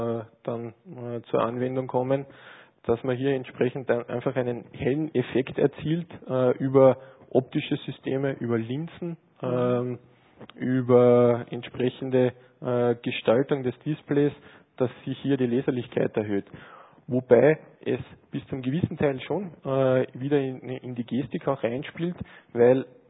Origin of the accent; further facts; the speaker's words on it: Carinthia, Austria; born there; als gebürtiger Kärntner wollte ich ursprünglich eine sogenannte Schlickkrapferlsuppe haben.